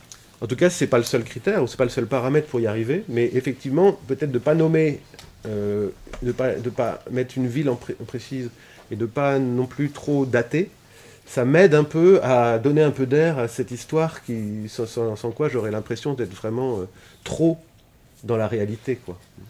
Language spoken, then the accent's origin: French; Brest, Brittany, France; j'ai grandi à Brest, par exemple, donc déjà une ville de province.